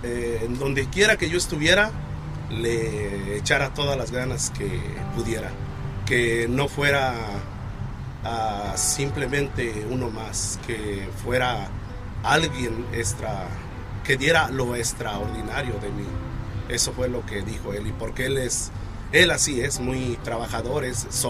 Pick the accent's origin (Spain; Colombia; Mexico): Mexico; Estación Castro, Jalisco; Soy originario de Jalisco, de la región de Los Altos. Uh-huh. Mi pueblito se llama Estación Castro.